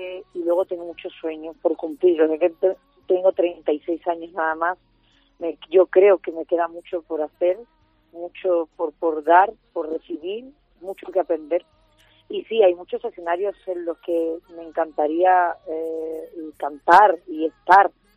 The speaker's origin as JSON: {"language": "Spanish", "town": "Seville", "region": "Andalusia", "country": "Spain", "said": "Andaluza, sevillana, con muchísimo orgullo, llevo mi tierra por el mundo entero, todo el mundo. … nacida en Sevilla el 27 de junio de 1984."}